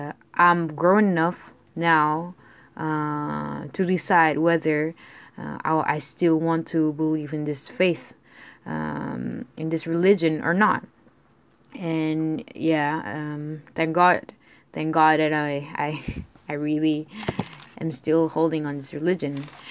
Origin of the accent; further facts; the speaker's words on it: Malaysia; I was raised in Malaysia, and I was born there. My family practiced Islam